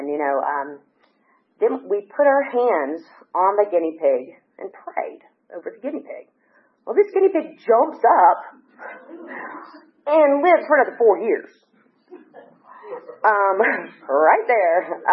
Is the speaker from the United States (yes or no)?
yes; Tennessee, United States; born there; So I was born in Tennessee. I was raised in a very large family. I was the second of six, and grew up in a very religious home.